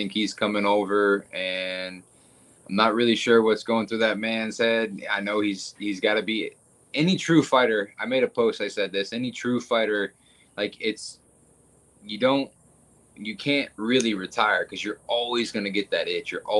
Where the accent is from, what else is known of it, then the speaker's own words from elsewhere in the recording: Oldsmar, Florida, United States; Born and raised here in Oldsmar, Florida.